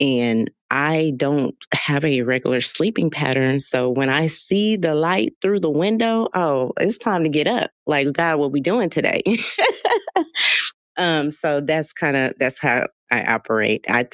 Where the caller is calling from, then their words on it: Houston, Texas, United States; So I am tapping in from Houston, Texas.